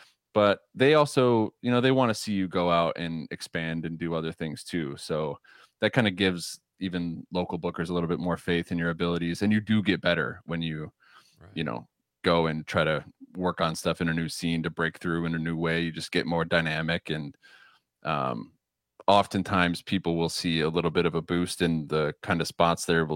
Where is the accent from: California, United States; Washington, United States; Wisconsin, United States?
Wisconsin, United States; Kenosha; I grew up in Kenosha, so then I went to UW-Madison for college, and I started doing stand-up in my fifth year